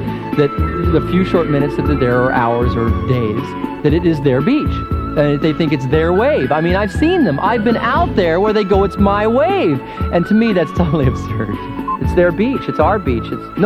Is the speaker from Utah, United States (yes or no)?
no; Studio City, California, United States; also born or lived in Santa Monica; Born in Santa Monica, 1947. I grew up in Studio City, which is in the Valley.